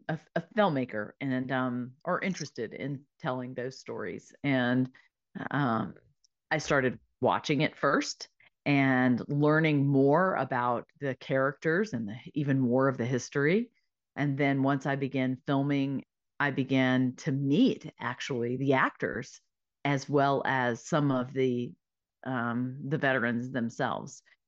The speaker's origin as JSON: {"language": "English", "region": "Mississippi", "country": "United States", "tie": "born or raised there", "said": "Brad Freeman is from Mississippi. So my home state, not far from where I was born."}